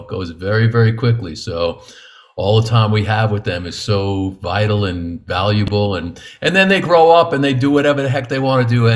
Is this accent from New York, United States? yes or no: yes; New York, United States; So they guess pretty quickly that I'm from New York from my sharp wit, I'm sure is what it is.